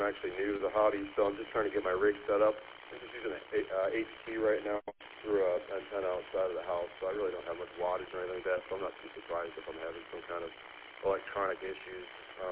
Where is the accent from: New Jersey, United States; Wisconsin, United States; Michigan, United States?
Michigan, United States; Chesterfield; I'm from Chesterfield, Michigan.